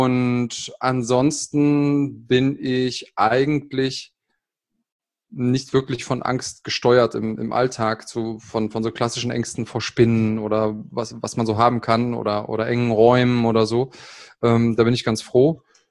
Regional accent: Munich, Bavaria, Germany; born there; also born or lived in Bonn; Also ich habe ja schon überall gewohnt, geboren in München, in einer Großstadt, in einem kleinen Kuhkaff mit mehr Kühen und Schafen als Einwohnern, menschlichen Einwohnern, in mittelgroßen Städten. Also ich war schon überall, in Bonn habe ich gewohnt

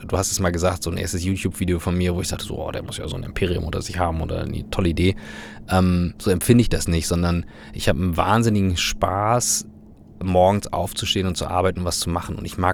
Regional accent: Kiel, Schleswig-Holstein, Germany; ich bin in Kiel groß geworden.

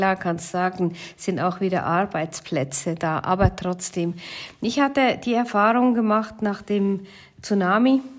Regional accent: Switzerland; da sind bei uns in der Schweiz die Heilsarmee, die singen in den Straßen

